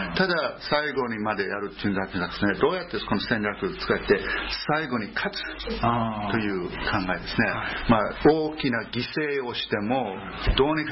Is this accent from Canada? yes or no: no; United States; also born or lived in Naha, Japan; 私はあの沖縄の那覇に生まれましたね